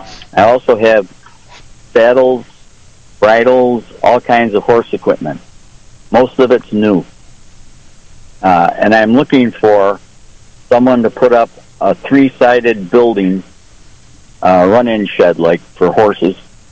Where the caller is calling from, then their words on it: Springville, United States; Springville.